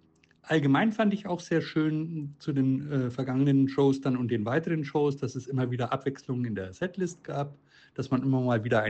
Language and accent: German; Nuremberg, Bavaria, Germany; born there; Nürnberg, das ist meine Geburtsstadt.